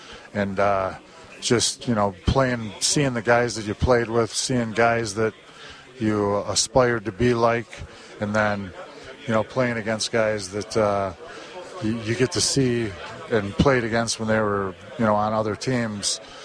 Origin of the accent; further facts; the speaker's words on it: Detroit, Michigan, United States; being a Detroit fan, being a young kid growing up in Detroit